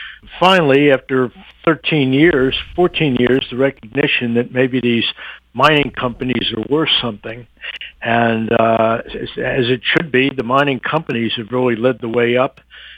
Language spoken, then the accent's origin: English; Atlantic City, New Jersey, United States; I'm from Atlantic City, which is where they make real subs. And so I would suggest that they send them all to Atlantic City for training to make a decent submarine sandwich.